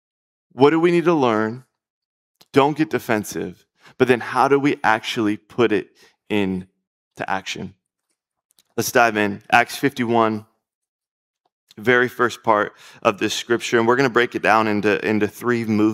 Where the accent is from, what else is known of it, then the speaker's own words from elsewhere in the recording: Florida, United States; We are up here from Florida, and I thought we were going to be escaping the heat a little bit.